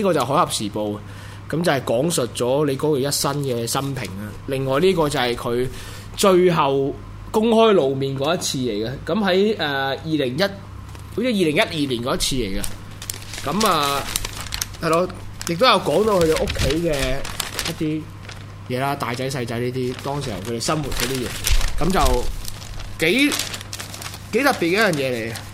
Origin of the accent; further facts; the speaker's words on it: Singapore; 如果我哋新加坡人自己唔强大，自己唔去自强。